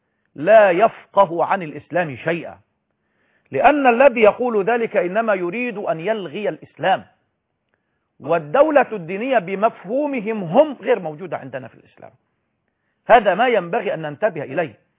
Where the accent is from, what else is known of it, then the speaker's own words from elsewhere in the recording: Egypt; احنا عندنا عدد السكان في مصر 85 مليون